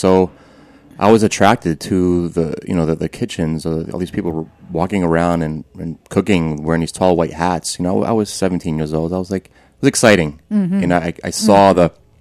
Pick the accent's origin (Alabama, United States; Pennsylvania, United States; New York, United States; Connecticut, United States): Connecticut, United States; Danbury; also born or lived in Bethel, Connecticut; I grew up in Danbury, Connecticut, and then Bethel, Connecticut.